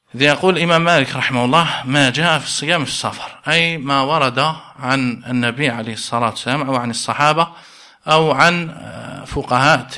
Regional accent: Morocco; هذه هي التي اشتهرت عندنا في المغرب

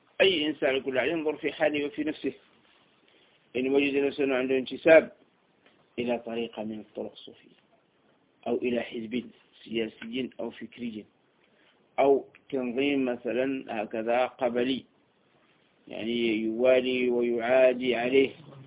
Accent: Algeria; الرقعة الجغرافية التي نحن في فوقها الجزائر

